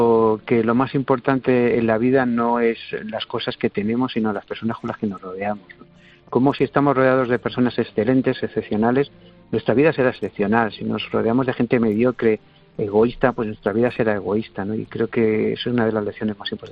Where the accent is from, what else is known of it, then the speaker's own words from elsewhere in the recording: Madrid, Community of Madrid, Spain; Como madrileño me sentía muy cercano a ella y siempre que la oía me daba cuenta que vivía en esos barrios tan grises